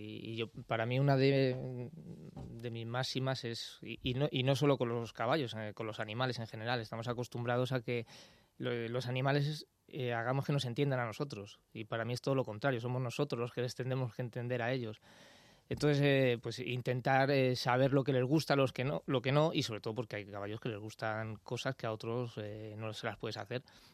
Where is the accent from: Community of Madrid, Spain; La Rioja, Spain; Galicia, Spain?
Community of Madrid, Spain; Madrid; yo soy de Madrid, ¿no? Pero siempre me he considerado, como he ido por todo el mundo y soy ciudadano del mundo